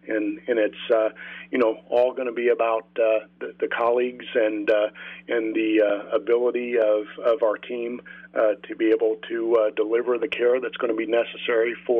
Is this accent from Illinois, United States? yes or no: yes; Springfield, Illinois, United States; I was actually born here in Springfield Memorial Hospital. I was born in Springfield, raised in Springfield, actually went to undergraduate school in Springfield, and I've raised my family and have lived in Springfield my entire life.